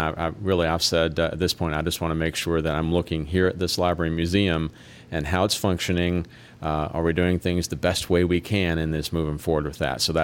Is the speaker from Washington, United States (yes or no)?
no; Kentucky, United States; You know, I grew up in Kentucky.